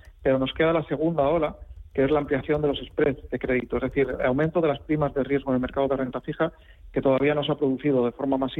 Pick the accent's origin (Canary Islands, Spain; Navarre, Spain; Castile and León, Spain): Castile and León, Spain; Salamanca; yo también soy de Salamanca